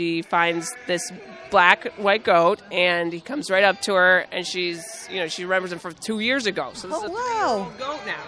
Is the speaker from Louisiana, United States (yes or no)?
no; Pittsfield, Massachusetts, United States; I grew up in Pittsfield. My husband and I both grew up in Pittsfield.